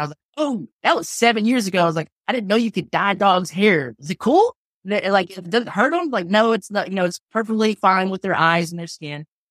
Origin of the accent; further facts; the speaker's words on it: Kentucky, United States; which is a Hawaiian name, but I'm not Hawaiian. I'm from Kentucky.